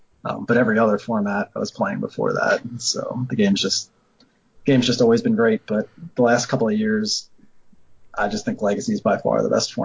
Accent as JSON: {"language": "English", "town": "Bensalem", "region": "Pennsylvania", "country": "United States", "said": "I'm from Bent Salem, which is just basically Philadelphia suburbs."}